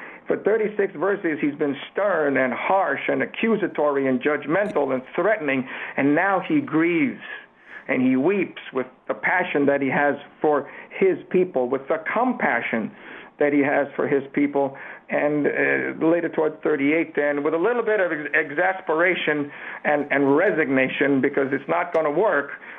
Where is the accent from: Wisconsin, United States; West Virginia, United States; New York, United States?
New York, United States; New York City; I grew up in New York City, but I had to watch it on TV.